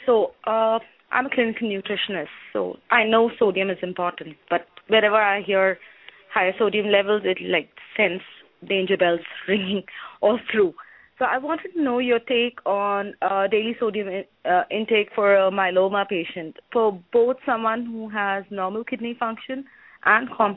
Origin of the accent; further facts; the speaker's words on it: India; I'm from India.